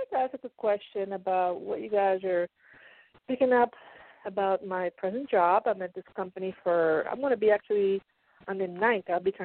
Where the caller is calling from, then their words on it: Pennsylvania, United States; I'm calling from Pennsylvania.